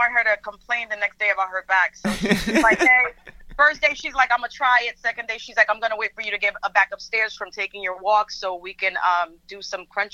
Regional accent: Dominican Republic; first language Spanish; English is a second language; I am Dominican. My first language was Spanish.

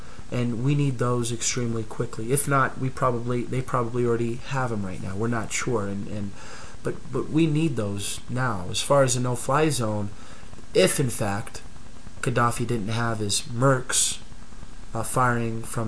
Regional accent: United States; I am a Libyan American, born and raised in the United States.

